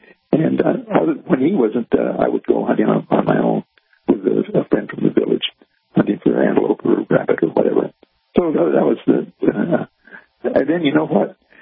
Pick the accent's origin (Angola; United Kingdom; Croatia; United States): Angola; Well, I grew up in Angola, Portuguese West Africa, and we lived up in the Dembush, which was a primitive area back in 1936. I was born in 36, and actually it was in 48 when we lived in the Dembush. I was 12 years old.